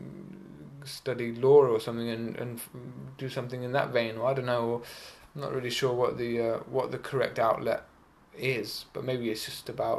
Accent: England, United Kingdom; Obviously being from a British background, maybe I added something to the group that they could see in me. He's English, but he's not here to dominate us or to persecute us or whatever.

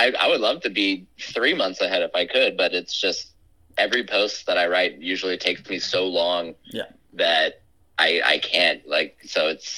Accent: California, United States; I don't know, growing up in California, Sacramento is a place nobody thinks about

